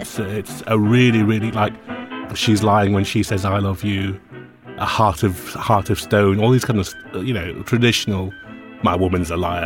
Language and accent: English; England, United Kingdom; also born or lived in India; even though I was born in India, I was raised in England because my parents were doctors and I come from a middle-class Asian background. We were raised in mainly white areas.